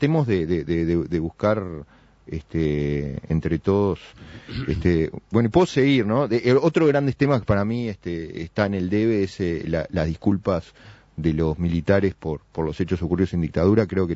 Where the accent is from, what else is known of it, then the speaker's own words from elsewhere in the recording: Uruguay; qué es lo que todos como uruguayos deberíamos prestar atención